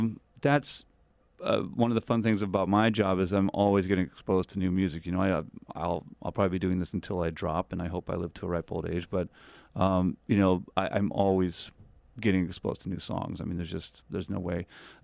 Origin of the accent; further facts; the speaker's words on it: Illinois, United States; now in New York, United States; I grew up in Illinois. I started my college days at University of Illinois as a classical major